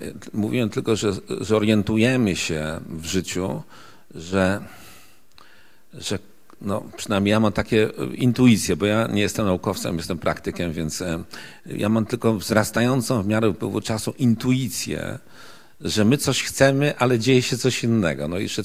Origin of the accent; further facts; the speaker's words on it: Łódź, Łódź Voivodeship, Poland; Ja pochodzę, to powiedziałem, ze środowiska robotniczego z Łodzi.